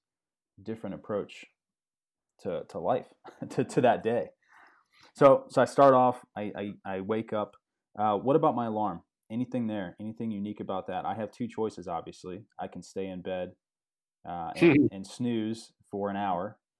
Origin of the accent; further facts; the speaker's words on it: United States; One is, as an American, you know, if I'm sitting here thinking about what my day is for